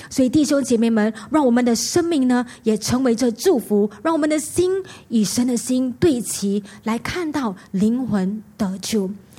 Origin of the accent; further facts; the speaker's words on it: Singapore; 就在我们新加坡人现在的不差